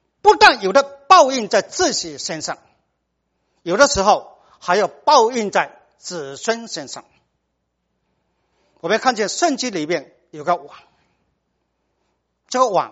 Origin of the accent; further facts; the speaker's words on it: China; 我们中国人骂人，我看是最那个最难听的话，最坏的话